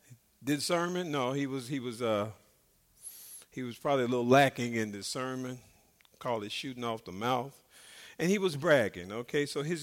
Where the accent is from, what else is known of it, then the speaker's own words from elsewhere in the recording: Chicago, Illinois, United States; especially in my hometown. They call it Chicago Chirac. So, you know, they're killing some people in Chicago.